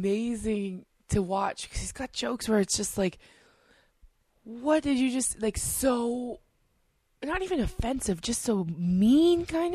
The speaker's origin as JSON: {"language": "English", "town": "Edmonton", "region": "Alberta", "country": "Canada", "tie": "born or raised there", "said": "People say that about my hometown of Edmonton all the time."}